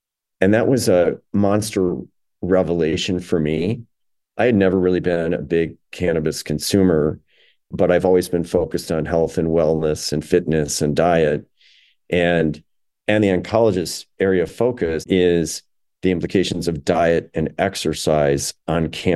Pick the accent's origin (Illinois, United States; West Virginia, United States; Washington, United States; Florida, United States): Illinois, United States; Chicago; Illinois is my hometown. Chicago is my hometown.